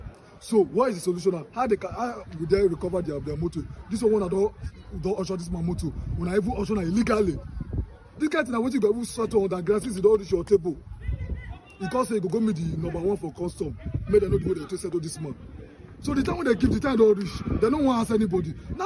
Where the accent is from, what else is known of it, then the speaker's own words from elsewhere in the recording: Niger Delta, Nigeria; I'm from Niger Delta.